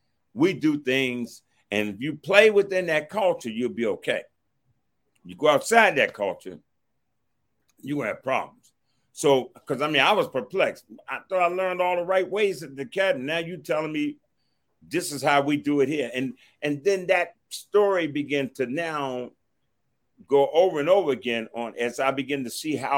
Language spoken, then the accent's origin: English; Washington, District of Columbia, United States; I grew up in Southeast.